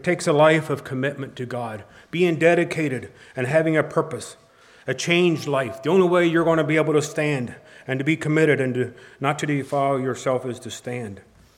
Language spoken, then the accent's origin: English; Ohio, United States; But anyway, we're from Ohio, there where Michaela stayed.